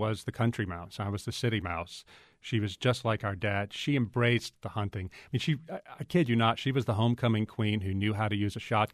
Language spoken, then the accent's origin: English; St. Francisville, Louisiana, United States; St. Francisville is the quintessential Old South town. Lots of plantation houses. There was Civil War battles around there. And you grow up constantly aware that things happened here.